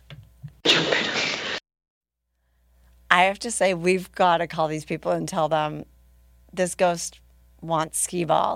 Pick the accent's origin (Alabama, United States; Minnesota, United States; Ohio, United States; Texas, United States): Minnesota, United States; Minneapolis; My hometown.